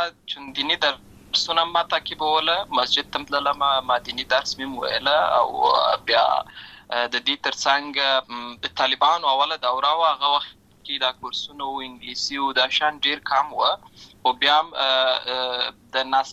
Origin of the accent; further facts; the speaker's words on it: Lashkar Gah, Helmand, Afghanistan; also born or lived in Uruzgan; زه په اصل کې د اوروزګان ولایت یم، اما زه په هلمند ولایت لشکرګاه کې پیدا شوی یم، اما د لوی شوی یم او عملته مې ښوونځی لسته ده.